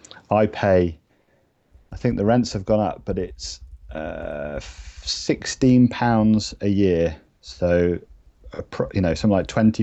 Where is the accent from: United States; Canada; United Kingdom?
United Kingdom; Totnes, South West England; I grew up in Devon, right on the south coast, in a place called Totnes, which is near Torquay